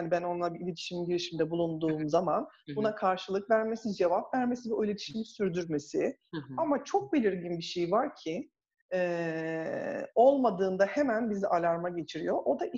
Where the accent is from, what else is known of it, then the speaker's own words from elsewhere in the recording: İzmir, Turkey; born there; İzmir doğumluyum aslen. Hani burada doğdum, tekrar buraya geri döndüm gibi oldu.